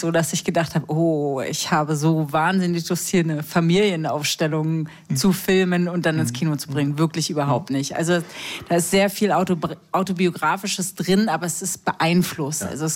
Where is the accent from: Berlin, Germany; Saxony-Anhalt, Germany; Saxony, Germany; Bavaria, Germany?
Berlin, Germany; ich bin in Berlin aufgewachsen und meine Eltern haben ein Haus gebaut, 5 Jahre lang in Brandenburg.